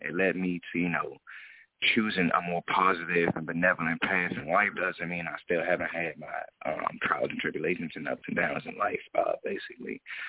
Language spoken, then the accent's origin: English; Washington, District of Columbia, United States; Born and raised in Washington, D.C., Southeast area, 1109 Sumner Road, Southeast. Was raised around the farms, was born around Connor Terrace